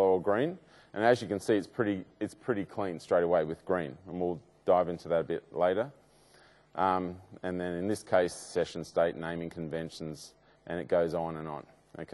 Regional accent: Sydney, New South Wales, Australia; I'm from Sydney.

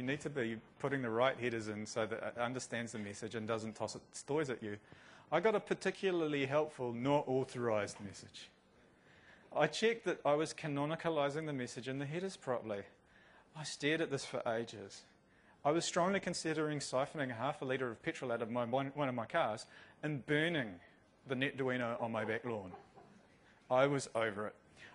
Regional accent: Christchurch, Canterbury, New Zealand; So, bringing it all together, I'm from Christchurch.

